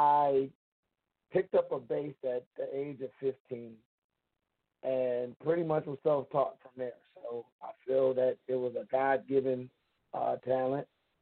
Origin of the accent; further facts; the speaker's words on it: Detroit, Michigan, United States; I am calling from my hometown, Detroit, Michigan.